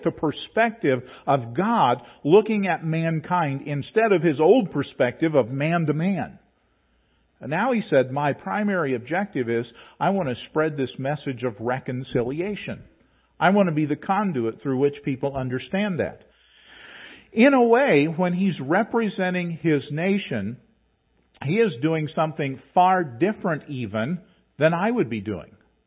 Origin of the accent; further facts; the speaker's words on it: West Virginia, United States; born there; Because I was born here. I was born in West Virginia, but I was still the United States.